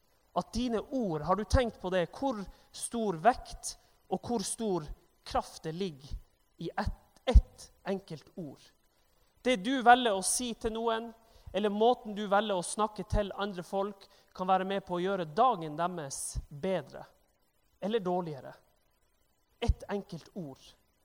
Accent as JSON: {"language": "Norwegian", "town": "Tromsø", "region": "Troms", "country": "Norway", "lives_now": "Bergen, Norway", "said": "og jeg bor her i Bergen på andre året. Jeg er fra Nord-Norge, kommer fra Tromsø, og jeg trives veldig godt her i Bergen, selv om det regner så mye."}